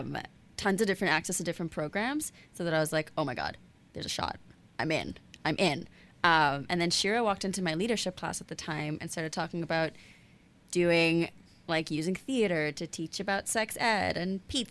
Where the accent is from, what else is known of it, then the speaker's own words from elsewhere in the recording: Dubai, United Arab Emirates; moved away; I grew up in Dubai, and like, I was someone that was always singing in some capacity or the other.